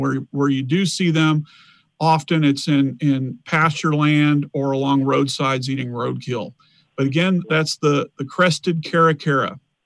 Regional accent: Dallas, Texas, United States; when I grew up in Dallas, we took a trip, drove I-20 out east.

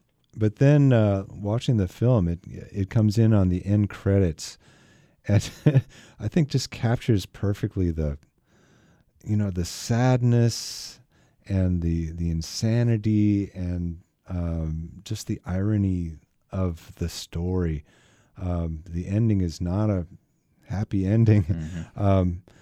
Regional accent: Minnesota, United States; accent: Minnesota; growing up in Minnesota, this is really dear to my heart, the movie Fargo. Yeah, when I was growing up, we actually had that Minnesota accent that they're making fun of.

